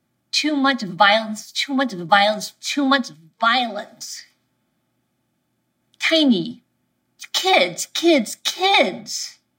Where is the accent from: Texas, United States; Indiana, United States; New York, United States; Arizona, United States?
Arizona, United States; Tucson; I'm from Tucson, Arizona.